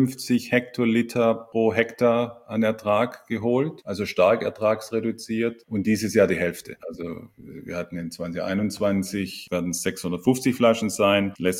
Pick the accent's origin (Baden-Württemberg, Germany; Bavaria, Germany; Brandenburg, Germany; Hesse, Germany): Baden-Württemberg, Germany; Ich komme ursprünglich aus der Ludwigsburger Ecke.